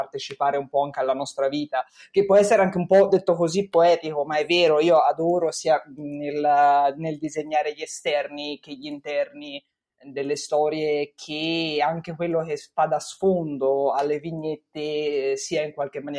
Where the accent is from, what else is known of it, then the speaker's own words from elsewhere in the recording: Tuscany, Italy; accent: Tuscan; now in Bologna, Italy; sono toscana, si sente